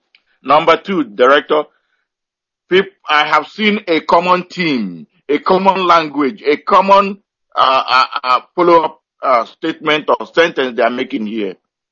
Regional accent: Oguta, Imo, Nigeria; now in Houston, United States; I'm calling from Houston, Texas. I come from Aaron Dionyemobi in Uguta in Biafra land.

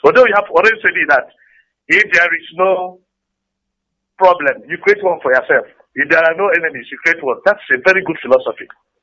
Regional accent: Ngokpala, Imo, Nigeria; now in Onitsha, Nigeria; from Ngokpala, but I'm calling from Onitsha.

